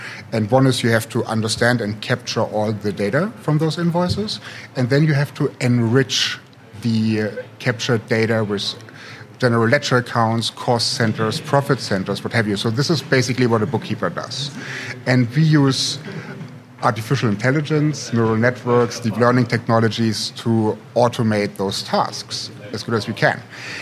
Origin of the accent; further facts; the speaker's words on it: Potsdam, Brandenburg, Germany; also born or lived in Berlin; I'm actually here from Berlin, born and raised in Potsdam, actually.